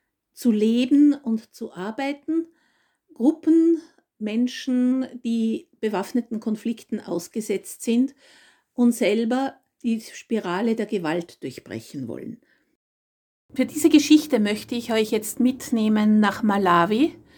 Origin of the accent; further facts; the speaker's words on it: Austria; now in France; Grüß Gott … Ich bin Österreicherin, ich lebe in Frankreich.